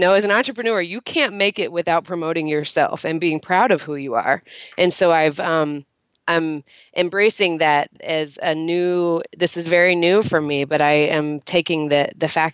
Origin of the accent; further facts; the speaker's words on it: Texas, United States; because I grew up in Texas and it was a fairly sheltered small town.